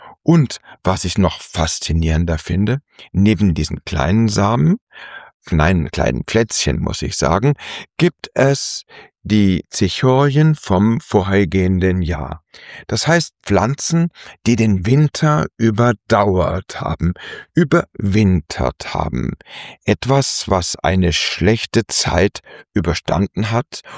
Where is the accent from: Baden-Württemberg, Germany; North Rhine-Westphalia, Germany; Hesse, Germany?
Hesse, Germany; Frankfurt; meine Heimat in Frankfurt